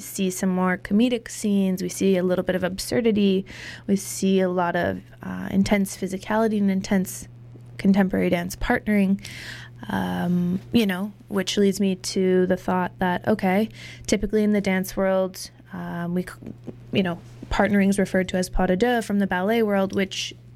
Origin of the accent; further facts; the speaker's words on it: Barrie, Ontario, Canada; now in Toronto, Canada; I'm from Toronto, Ontario. Been living there for the last 12 years. I grew up in a smaller town north of Toronto called Barrie.